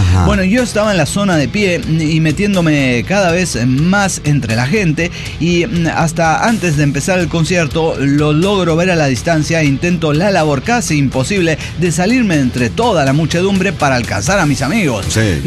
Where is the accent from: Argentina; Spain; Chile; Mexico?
Mexico; Como buen mexicano, cerré ventanas, puertas, desconecté algunos electrónicos y apagué la calefacción.